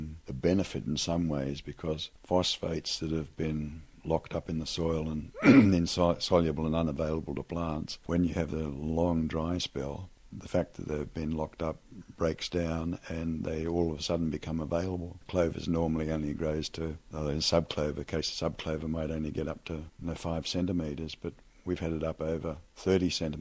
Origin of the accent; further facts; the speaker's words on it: Wee Jasper, New South Wales, Australia; from Wee Jasper, grazier, running sheep and goats in Wee Jasper.